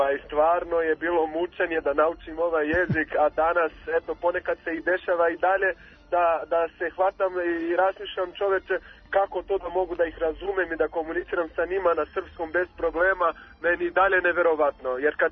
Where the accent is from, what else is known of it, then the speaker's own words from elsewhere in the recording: Rio de Janeiro, Brazil; Serbian is a second language; now in Serbia; Rio de Janeiro, moj rodni grad